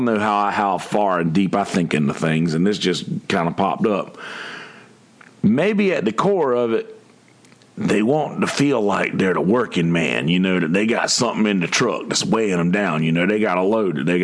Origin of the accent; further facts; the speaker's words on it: Bennettsville, South Carolina, United States; So all of a sudden, I'm from the South and you hear these giant pipes coming around the corner. And back in the day, being a little redneck, you know, from Bennettsville, South Carolina, you hear pipes coming around the corner.